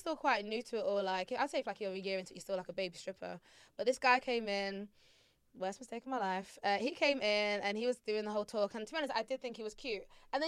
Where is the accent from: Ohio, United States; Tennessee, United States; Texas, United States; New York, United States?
Texas, United States; I'm from down south. I don't want these American girls to come after me. I want to go West in America. I'm from Texas.